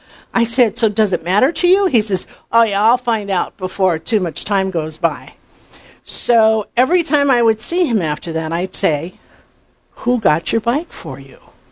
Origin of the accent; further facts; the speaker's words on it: North Dakota, United States; I grew up in North Dakota.